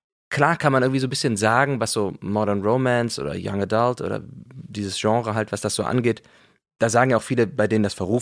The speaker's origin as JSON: {"language": "German", "town": "Cologne", "region": "North Rhine-Westphalia", "country": "Germany", "said": "Ich bin ja auch Kölner"}